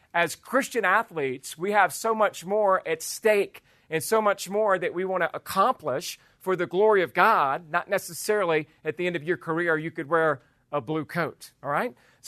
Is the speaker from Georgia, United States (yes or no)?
yes; Georgia, United States; I'm from Georgia originally, so we're big Bulldog fans.